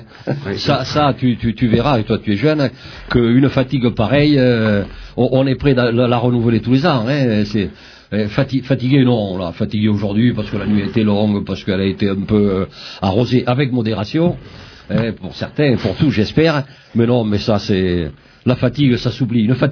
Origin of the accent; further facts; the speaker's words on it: Cancon, Nouvelle-Aquitaine, France; Mais moi, je suis de Cancon, comme vous le savez. Je suis pas villeréalais